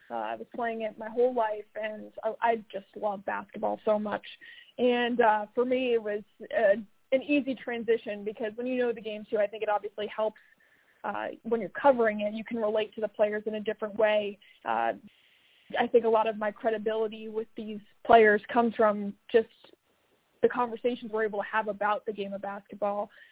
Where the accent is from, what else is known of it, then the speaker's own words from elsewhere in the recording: Connecticut, United States; now in Houston, United States; Yeah, I'm from Connecticut, so I'm down in Houston still. My sisters and my mom are in Connecticut.